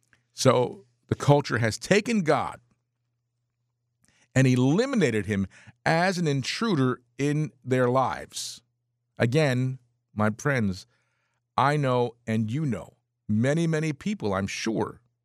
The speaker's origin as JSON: {"language": "English", "town": "Franklin Township", "region": "New Jersey", "country": "United States", "tie": "born or raised there", "said": "I grew up in Franklin Township, New Jersey, Somerset County. I originally lived my first 10 years in Bergen County up in Pagoda until they put Route 80 right through our front yard and we had to move."}